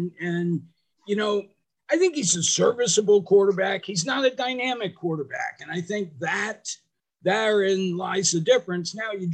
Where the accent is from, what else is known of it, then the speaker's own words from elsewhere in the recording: St. Clair Shores, Michigan, United States; I was at my house, the house I grew up in St. Clair Shores, Michigan, watching it and kind of surprised.